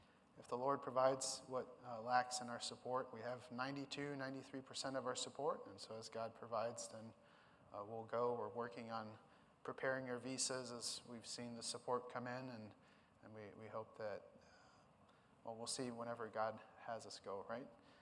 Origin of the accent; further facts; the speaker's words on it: French Canada, Canada; I grew up in French Canada. My dad's a pastor there.